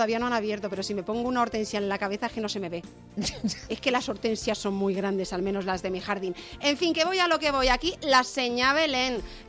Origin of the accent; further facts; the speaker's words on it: Madrid, Community of Madrid, Spain; somos de Madrid.